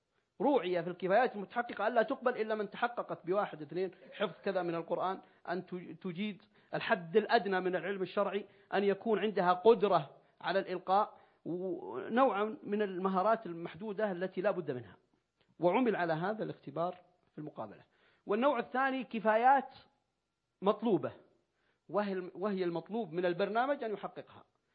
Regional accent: Abha, Asir, Saudi Arabia; سأذكر لكم تجربة عندنا في أبها

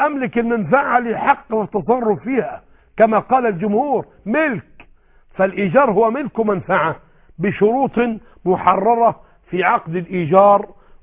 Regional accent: Egypt; انما عندنا في مصر تصنع المرأة ثوبا ابيضا وحذاء ابيضا وخمارا ابيضا ونقابا ابيضا

